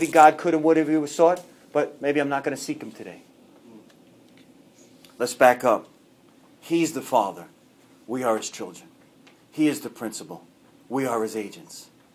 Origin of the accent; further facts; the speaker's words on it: New York, United States; I'm Italian from New York.